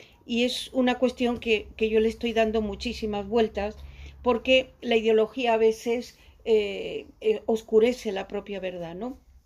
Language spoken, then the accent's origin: Spanish; Maracaibo, Zulia, Venezuela; born there; la Escuela de Filosofía de la Universidad del Zulia, en Maracaibo, lugar donde yo nací